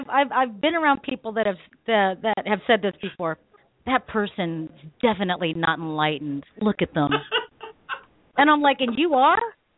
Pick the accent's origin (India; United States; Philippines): Philippines; I'm Filipino.